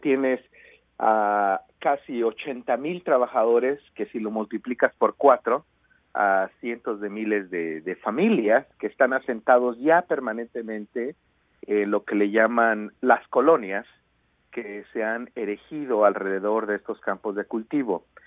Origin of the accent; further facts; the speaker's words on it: San Sebastián Tecomaxtlahuaca, Oaxaca, Mexico; Bueno, soy de la Mixteca Baja, del poblado de San Sebastián Tecomaslahuaca.